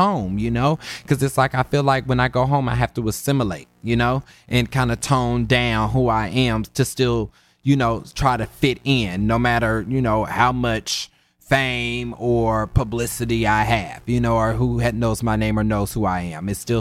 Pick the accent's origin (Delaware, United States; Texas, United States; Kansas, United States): Kansas, United States; moved away; But I think growing up in Kansas, I don't think I realized the homophobia of the Midwest until I had left